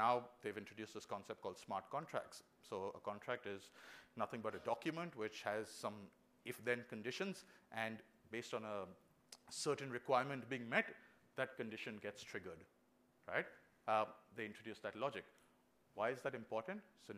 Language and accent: English; India; accent: Indian; now in New Zealand; and I'm from India, if you haven't figured out the accent